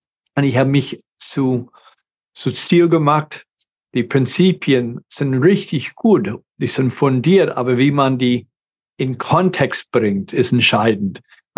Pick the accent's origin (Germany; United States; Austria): United States; German is a second language; also wie gesagt, ich bin Amerikaner.